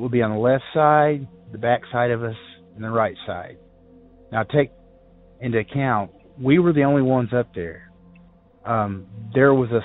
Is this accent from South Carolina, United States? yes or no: no; Arkansas, United States; I've always been an outdoors person. I grew up in the woods. I grew up in the Ozark Mountains of Arkansas.